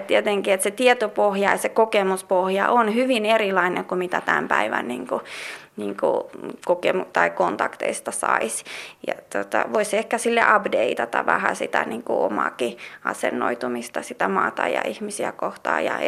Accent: Russia; Finnish is a second language; moved away as an adult; now in Finland; Mä oon itse Venäjältä kotoisin, että mä oon syntynyt Venäjällä ja muuttanut tänne 19-vuotiaana.

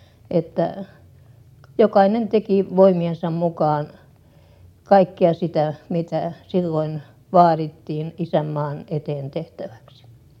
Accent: Teuva, South Ostrobothnia, Finland; born there; Minä olen syntynyt Teuvalla 77 vuotta sitten.

